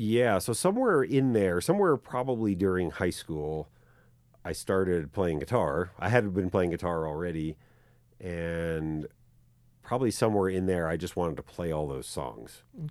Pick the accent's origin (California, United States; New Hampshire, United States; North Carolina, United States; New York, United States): New York, United States; I grew up in New York, so yeah. My first shows, I was young